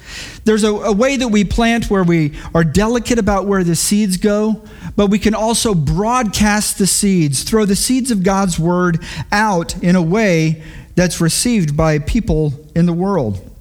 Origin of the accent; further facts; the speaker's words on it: Houston, Texas, United States; Growing up in Houston, we had a big garden in our backyard, and we grew all kinds of things, tomatoes, cucumbers, and we grew okra